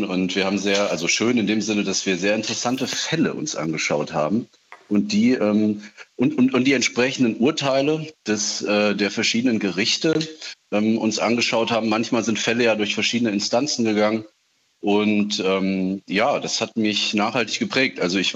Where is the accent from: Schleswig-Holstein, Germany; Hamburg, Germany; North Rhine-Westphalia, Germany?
North Rhine-Westphalia, Germany; also ich bin in Nordrhein-Westfalen zur Schule gegangen